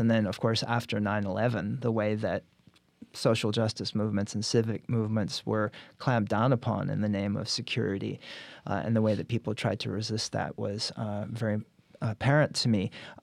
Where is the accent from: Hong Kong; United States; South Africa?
South Africa; moved away; I'm originally from South Africa. My family left during the apartheid era, so I don't have much of an accent left.